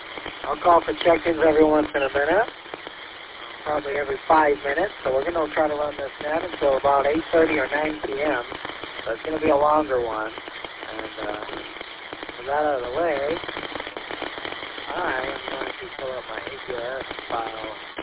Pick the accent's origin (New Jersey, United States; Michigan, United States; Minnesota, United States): Michigan, United States; Lansing; I'm from Lansing, and I'll be doing checking in full time.